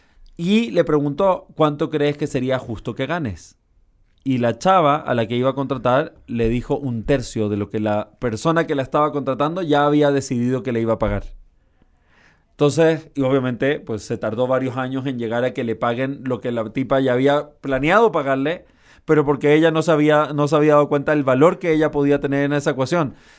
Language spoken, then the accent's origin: Spanish; Chile; moved away; Yo ya llevo 25 años viviendo lejos. Me fui de Chile, llevo 25 años viajando por el mundo, etcétera.